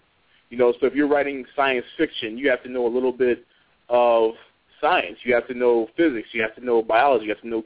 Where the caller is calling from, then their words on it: Chicago, Illinois, United States; But I'm calling from Chicago, Illinois.